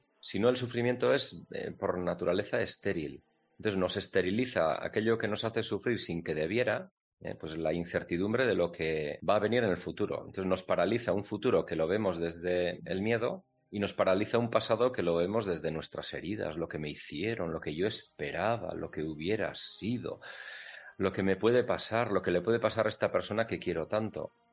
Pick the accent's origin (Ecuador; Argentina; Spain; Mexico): Spain; Navarre; Y como yo hablo euskera y soy de una zona manifiestamente, culturalmente muy vasca, en lo cultural, pues en Pamplona era otro bicho raro.